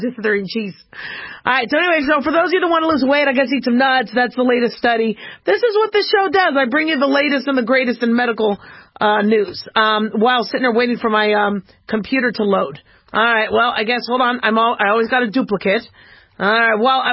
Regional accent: Las Vegas, Nevada, United States; now this comes from my hometown newspaper, the Las Vegas Review-Journal

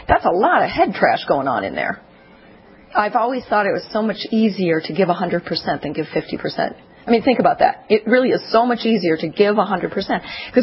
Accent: Minneapolis, Minnesota, United States; It was 1974. I was growing up in Minneapolis, Minnesota.

